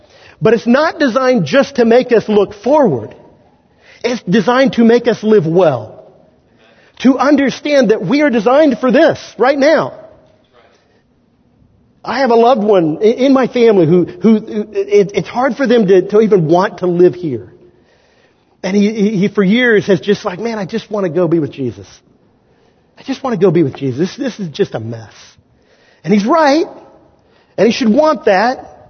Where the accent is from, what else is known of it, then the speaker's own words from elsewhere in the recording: Kansas, United States; born there; I was born in Kansas, so I can make fun of Indiana too.